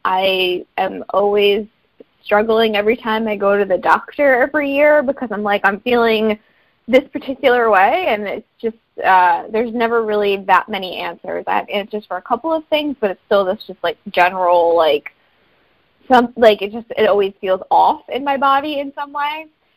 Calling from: New York, United States; I'm from New York. I'm in New York.

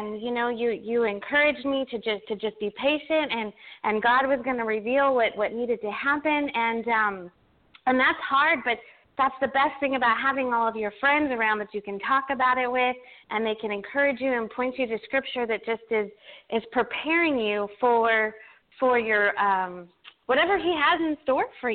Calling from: Texas, United States; I am calling from South Texas.

